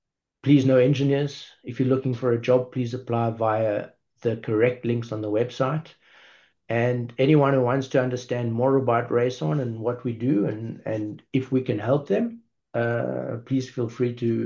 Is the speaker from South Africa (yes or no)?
yes; South Africa; I was fr coming from Italian parents, but I was born and grew up in South Africa and studied in South Africa